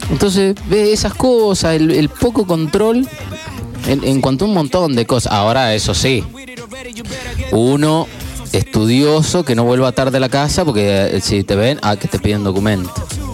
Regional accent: Patagonia, Argentina; yo que soy oriundo de la Patagonia, vine acá

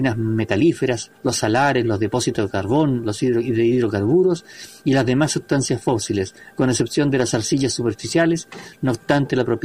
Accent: Rancagua, O'Higgins, Chile; también fue en Rancagua, en la ciudad, mi ciudad natal

